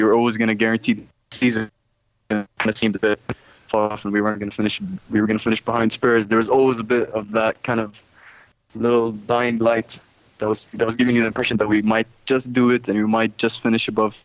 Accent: Jordan; I'm from Jordan.

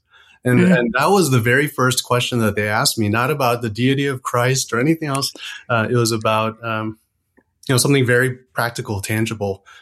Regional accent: Chicago, Illinois, United States; I was born and raised in Chicago as the oldest of three sons, and grew up there until I was 18.

